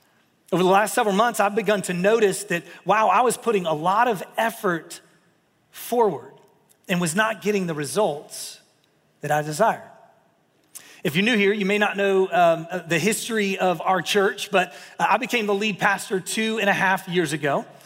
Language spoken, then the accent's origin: English; the South, United States; I mean, and I grew up here. I grew up in the South, so I love a good casserole.